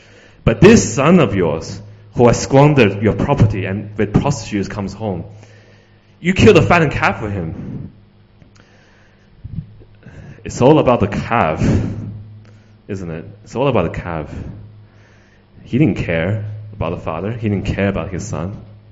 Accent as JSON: {"language": "English", "country": "China", "second_language": "English", "moved": "yes", "lives_now": "Sydney, Australia", "said": "I came to Sydney from China 17 years ago, something like that. And the first year we were here, we finally were able to go back to Beijing to visit my grandparents and the family there."}